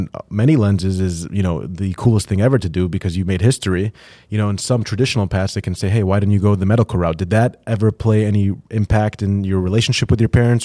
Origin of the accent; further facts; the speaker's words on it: Jordan; now in United States; I came from Jordan, the Middle East. My parents were born there and they came here